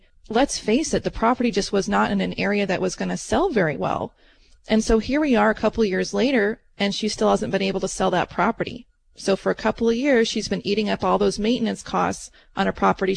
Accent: Idaho, United States; And I'm from Idaho and I love it there, don't get me wrong.

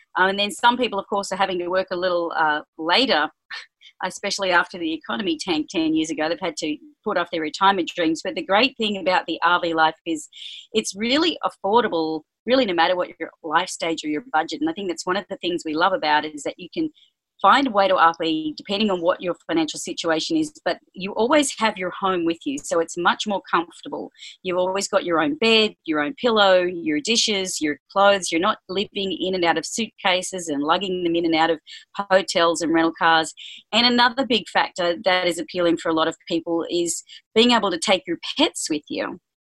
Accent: Australia; now in United States; You might have already detected I am Australian and I've been living in the US for 10 years.

